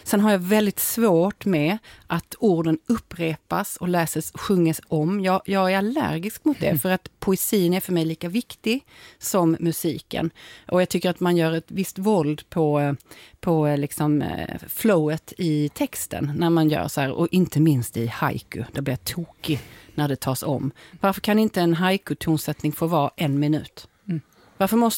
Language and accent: Swedish; Lund, Skåne, Sweden; jag är född och uppvuxen i Lund